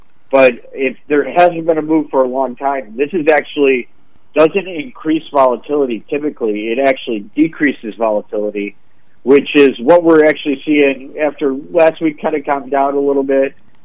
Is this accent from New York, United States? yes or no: yes; Buffalo, New York, United States; I'm an expert in snow tires just because I grew up in Buffalo, New York.